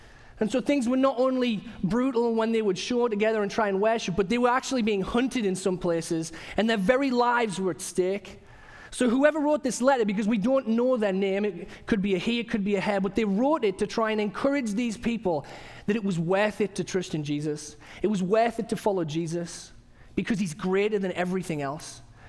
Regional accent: England, United Kingdom; moved away as an adult; now in United States; But that's because I've got an accent. I'm originally from England. And believe it or not, having an accent and living in the United States has got me into quite a few interesting situations over the last 10 years.

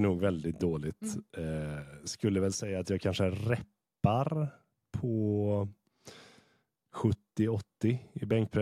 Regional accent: Tollered, Västra Götaland County, Sweden; Jag kommer ju bara från, jag kommer från Tollered liksom, mm. här borta.

